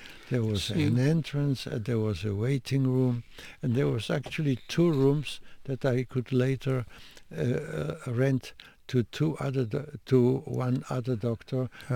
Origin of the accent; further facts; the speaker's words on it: Denmark; Yes, because I came from Denmark.